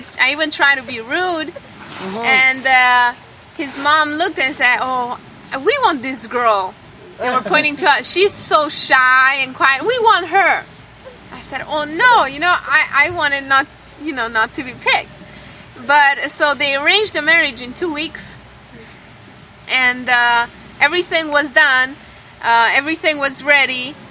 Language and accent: English; Romania; I'm from Romania, but the beautiful thing is that I'm not Romanian. And I am Gypsy.